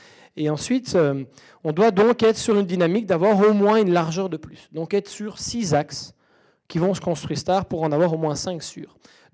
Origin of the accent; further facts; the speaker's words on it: Belgium; Moi, je suis belge, j'adore le restaurant italien.